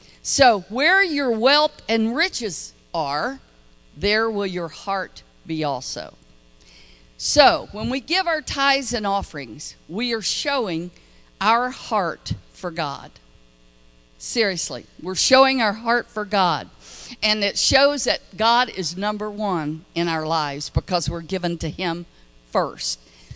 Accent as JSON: {"language": "English", "region": "the South", "country": "United States", "said": "I said, honey, I'm from the South."}